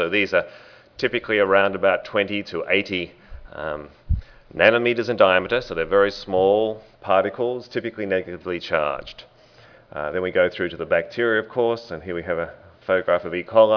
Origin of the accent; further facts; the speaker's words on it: Sydney, New South Wales, Australia; I'm an Australian, come from Sydney, and we have a very large reservoir there